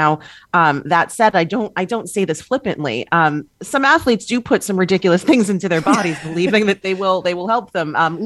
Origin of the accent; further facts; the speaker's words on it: New York, United States; And, you know, I'm born and raised in New York. I grew up a Yankee fan.